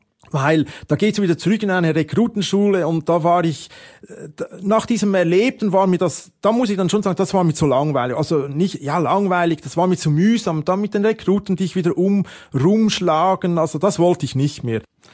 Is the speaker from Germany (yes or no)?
no; Switzerland; Also ich hätte nie gedacht als Schweizer, dass ich mal in so eine Situation komme.